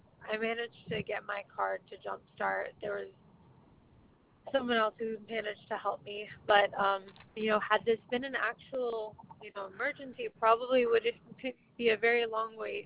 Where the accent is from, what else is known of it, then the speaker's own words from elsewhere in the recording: Orange County, California, United States; No, I was in Los Angeles County, and I'm from Orange County.